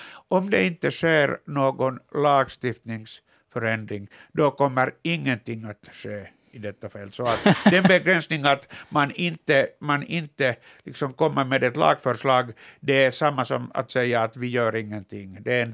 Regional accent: Finland; när man pratar som finländare

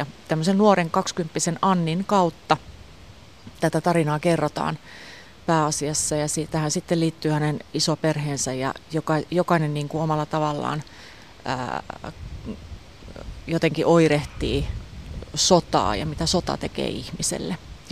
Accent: Kiuruvesi, North Savo, Finland; Ja mä oon itse Kiuruvedeltä kotoisin sieltä Savosta

